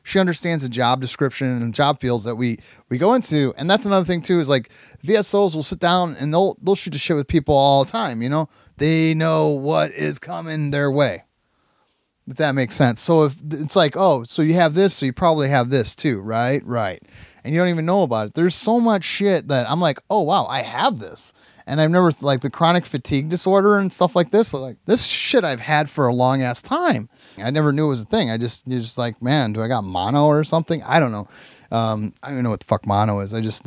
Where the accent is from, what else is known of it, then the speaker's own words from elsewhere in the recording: Fremont, Ohio, United States; this is the first time I've been that far away from like Fremont, Ohio, my hometown.